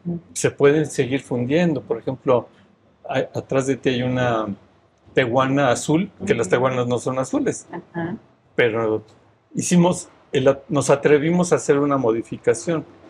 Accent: Mexico; no solamente yo como individuo, sino como mexicano.

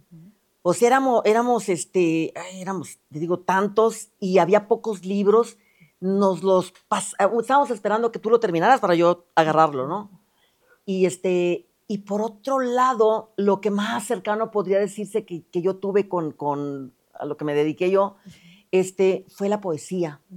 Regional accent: Tamaulipas, Mexico; Bueno, yo nací en Tamaulipas, uh-huh, en un pueblito que creo que en el mapa aparece. Pero, bueno, y luego nos fuimos, de ese pueblito nos fuimos a un rancho.

